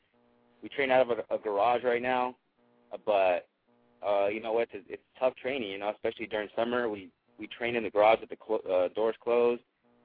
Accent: San Jose, California, United States; now in Modesto, United States; I was born and raised in San Jose, but.

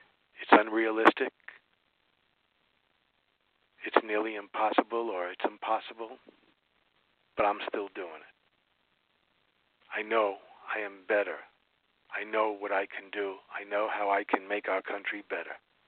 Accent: Brooklyn, New York, United States; I'm a bum from Brooklyn. I'm out of work.

